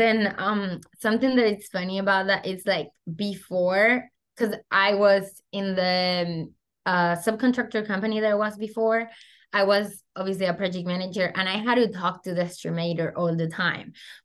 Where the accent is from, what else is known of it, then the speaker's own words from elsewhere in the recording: Venezuela; first language Spanish; English is a second language; I'm from Venezuela, my first language is Spanish, that helped tons on the job site.